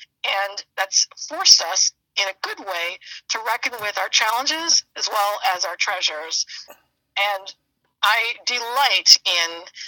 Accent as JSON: {"language": "English", "town": "Chicago", "region": "Illinois", "country": "United States", "tie": "born or raised there", "also_born_or_lived": "Gary", "moved": "as an adult", "lives_now": "Baltimore, United States", "said": "I was born in Indiana, grew up in Chicago, moved to Baltimore as an adult. I've been here almost 20 years."}